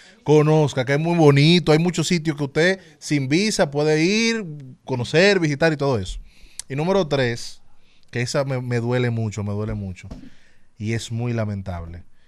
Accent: Santo Domingo, Distrito Nacional, Dominican Republic; yo soy de Santo Domingo.

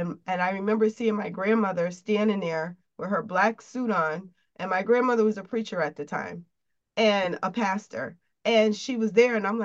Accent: Springfield, Massachusetts, United States; also born or lived in Germany; I'm from Springfield, Mass. I am a military baby, so my dad traveled a lot when we were kids. I lived in Germany before. We lived in different parts of the States.

